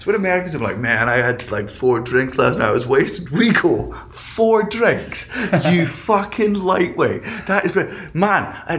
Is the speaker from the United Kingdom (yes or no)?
yes; Scotland, United Kingdom; The great part about for me, as a Scottish person, one of the great things I like about Scotland is education's free.